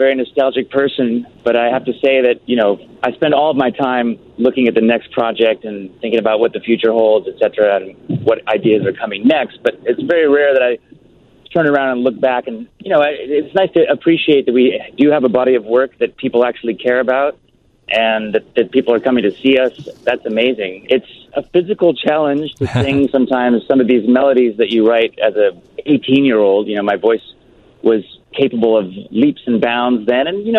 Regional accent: Glenview, Illinois, United States; also born or lived in Lake Forest; You know, I grew up in Glenview and Lake Forest for quite a bit of my childhood, and my dad lived in Chicago proper for quite a long time.

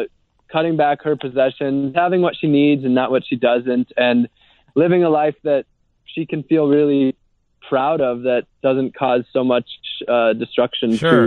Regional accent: Wisconsin, United States; I'm from Wisconsin, actually.

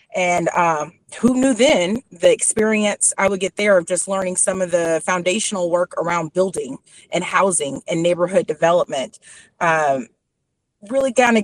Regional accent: Dallas, Texas, United States; You know, being born and raised in Dallas, Cedar Crest Golf Course, so right across the bridge from South Dallas, it's just always been an important community to me.

